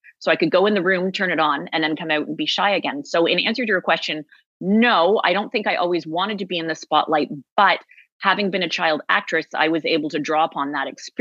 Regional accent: Toronto, Ontario, Canada; I am from Toronto

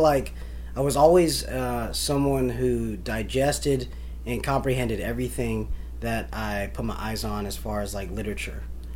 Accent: Nashville, Tennessee, United States; So I grew up in Nashville, basically. There's a little town. It was, like, unincorporated. It's called Bellevue.

